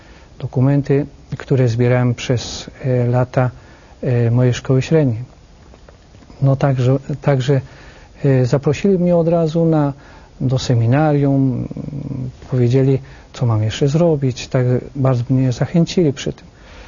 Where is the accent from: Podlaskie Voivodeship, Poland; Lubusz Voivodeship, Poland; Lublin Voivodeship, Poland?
Lubusz Voivodeship, Poland; Zbąszynek; Ja urodziłem się rzeczywiście w Zbąszyniu, ale moja parafia rodzinna to jest Bąszynek na ziemi lubuskiej. Tam właśnie mieszkałem całe moje dzieciństwo i lata młodzieńcze. I w tym okresie też tam studiowałem.